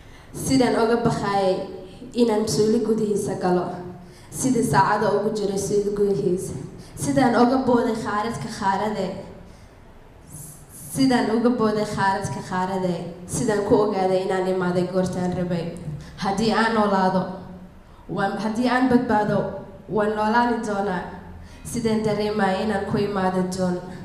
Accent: Somalia; English is a second language; as you said, I'm from Somalia.

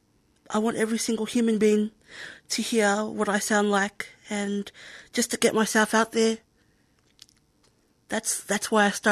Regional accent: Australia; Growing up in Australia most of my life

